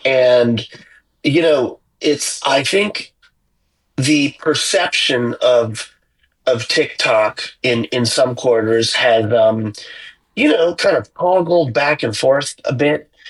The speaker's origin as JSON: {"language": "English", "country": "United States", "said": "you know, as an American, I think our law or legislation is even further behind"}